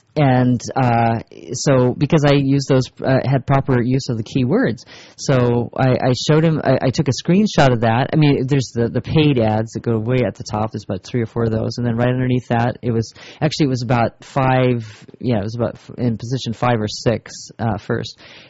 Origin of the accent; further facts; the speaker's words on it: Santa Barbara, California, United States; I, I'm from Santa Barbara, so I told him that I could help him get on those.